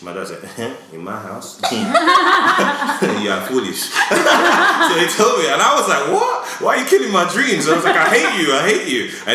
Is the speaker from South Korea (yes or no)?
no; Edmonton, London, United Kingdom; And I grew up in Edmonton, you know, so like, where we were, yeah.